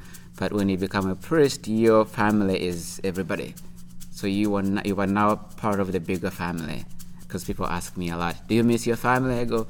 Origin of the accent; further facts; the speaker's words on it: Uganda; I am from Uganda, East Africa.